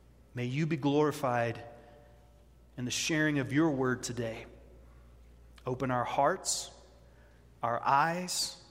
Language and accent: English; Dallas, Texas, United States; I'm originally from Dallas, Texas. So once I start relaxing my voice, you'll start hearing the accent come out. And that's where I'm from. That's where I picked my accent up.